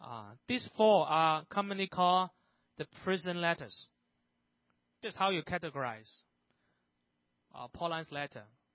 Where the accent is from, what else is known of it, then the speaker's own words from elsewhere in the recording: Vancouver, British Columbia, Canada; I'm from Canada, Vancouver, Canada. It's a nice place.